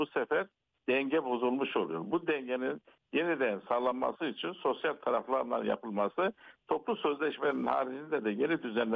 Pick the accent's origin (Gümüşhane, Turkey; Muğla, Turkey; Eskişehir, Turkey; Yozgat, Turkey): Gümüşhane, Turkey; Şiran; İnanın ben hafta sonu kendi memleketim Gümüşhane'nin Şirhan ilçesine gittim.